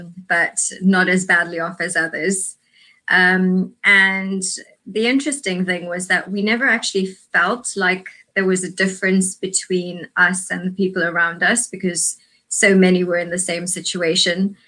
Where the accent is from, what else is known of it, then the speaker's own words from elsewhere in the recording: South Africa; So I was born during apartheid in South Africa.